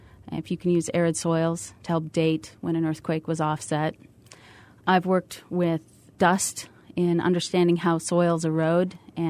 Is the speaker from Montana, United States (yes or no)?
yes; Montana, United States; I grew up in Montana where it's very cold, and so I enjoy working and living in warm places.